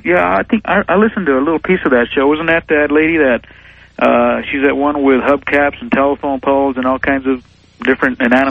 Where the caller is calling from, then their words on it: El Paso, Texas, United States; But, anyway … I'm calling from El Paso, Texas.